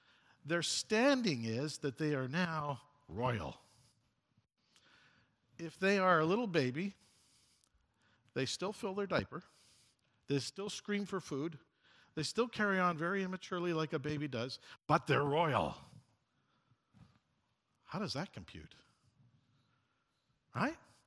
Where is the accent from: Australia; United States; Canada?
Canada; born there; I was born in Canada, so I inherited it.